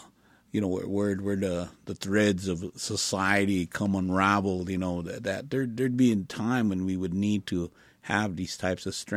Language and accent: English; United States; I grew up on a Standing Rock reservation.